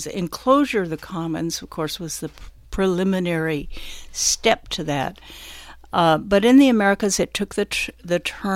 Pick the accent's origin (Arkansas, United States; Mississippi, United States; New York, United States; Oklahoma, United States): Oklahoma, United States; I grew up in Canadian County, Oklahoma. My dad sharecropped and was a tenant farmer throughout that area